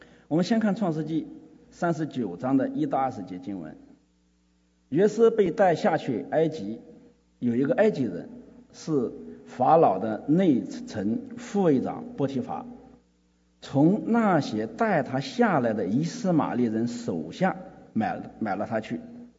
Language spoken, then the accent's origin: Chinese; China; 但是我们中国人的价值观呢是重结果不重过程。